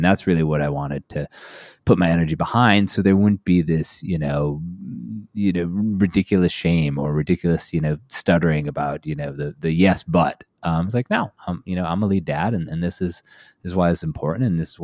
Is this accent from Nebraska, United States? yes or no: no; Massachusetts, United States; moved away as an adult; now in Connecticut, United States; I live in Southern Connecticut. I grew up in Massachusetts back when we had, you know, real winter.